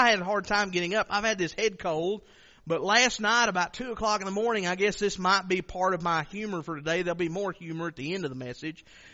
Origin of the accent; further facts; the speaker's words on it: Kentucky, United States; Because he's from Perry County, which is a lot farther east than where I'm from.